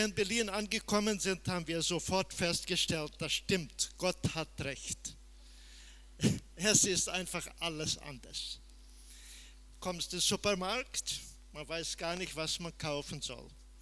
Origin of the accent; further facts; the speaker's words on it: Brazil; So wie das Land anders ist, so sind die Menschen anders, so sind wir auch anders als Brasilianer wie die Deutschen.